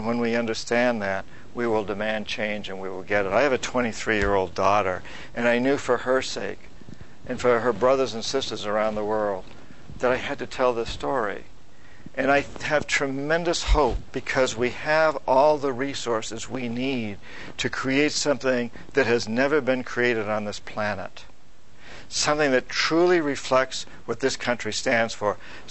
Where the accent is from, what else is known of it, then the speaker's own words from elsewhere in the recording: New Hampshire, United States; When I was a kid, I grew up in New Hampshire, and I come from about 300 years of Yankee Calvinists in New Hampshire and Vermont, Puritans, and I can date my heritage back to Thomas Paine.